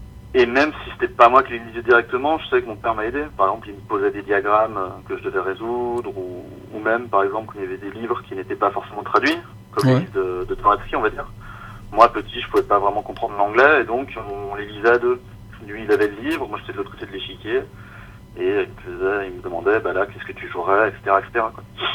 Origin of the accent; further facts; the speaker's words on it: Saint-Étienne, Auvergne-Rhône-Alpes, France; Alors, bon, en fait, je viens de Saint-Étienne, un petit village à côté.